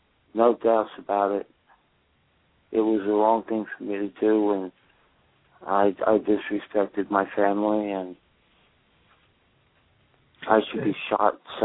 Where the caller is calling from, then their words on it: Maine, United States; I'm calling from Northern Maine.